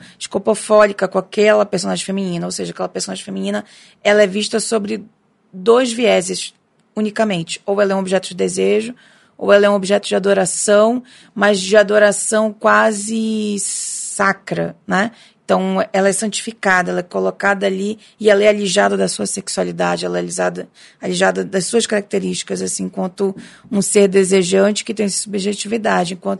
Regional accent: Pará, Brazil; now in São Paulo, Brazil; eu sou do Pará, né? Apesar de morar aqui em São Paulo

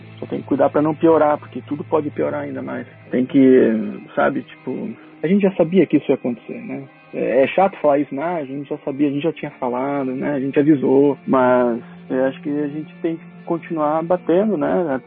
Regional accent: Curitiba, Paraná, Brazil; accent: Curitiba; A gente sempre leva Curitiba e é o nosso sotaque.

